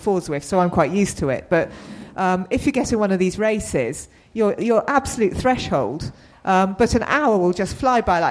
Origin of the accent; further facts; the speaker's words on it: South East England, United Kingdom; Well, I grew up in the New Forest, and I think I obviously had the luxury living in the New Forest of being able to ride on the greens, as it was then.